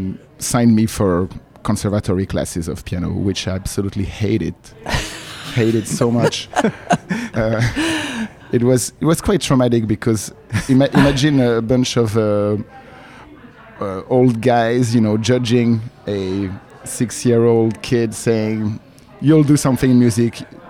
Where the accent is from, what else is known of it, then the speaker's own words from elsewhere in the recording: Paris, Île-de-France, France; English is a second language; I grew up in Paris, yes.